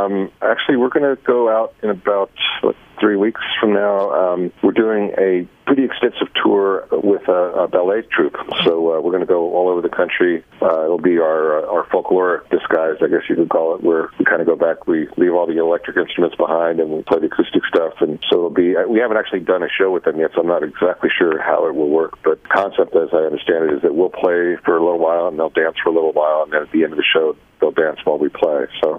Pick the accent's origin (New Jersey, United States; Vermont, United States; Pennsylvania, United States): Pennsylvania, United States; Philadelphia; I grew up in Philadelphia, so I remember going to Eagles games